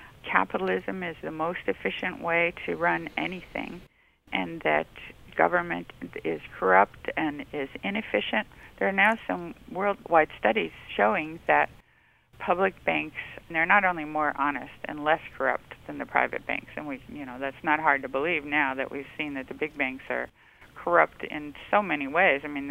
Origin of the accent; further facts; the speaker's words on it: California, United States; I'm from California, obviously